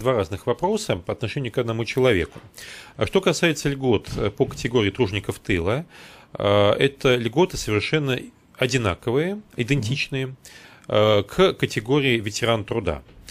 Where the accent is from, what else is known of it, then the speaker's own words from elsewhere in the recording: Astrakhan, Astrakhan Oblast, Russia; я южанин, то есть я астраханец